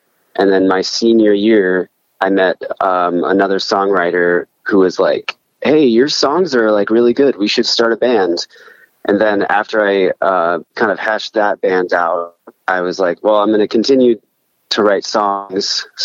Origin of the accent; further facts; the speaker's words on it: Colorado, United States; now in Chicago, United States; I'm from Colorado. I moved out here to go to music school at Columbia College.